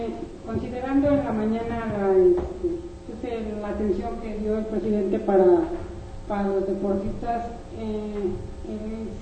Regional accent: Mexico; nosotros como mexicanos

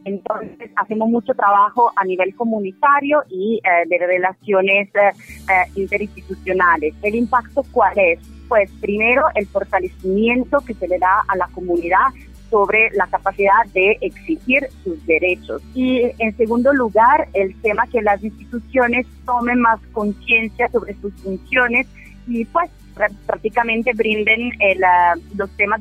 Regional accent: Italy; now in Colombia; italiana, y trabajo como oficial asociado de protección para el Alto Comisionado de las Naciones Unidas para los Refugiados, ACNUR, aquí en Colombia.

